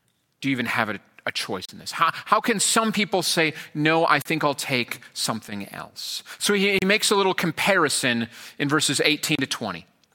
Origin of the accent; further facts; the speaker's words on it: Minnesota, United States; born there; I was born in Minnesota. If you go into northern Minnesota, you just get forests and forests full of great trees.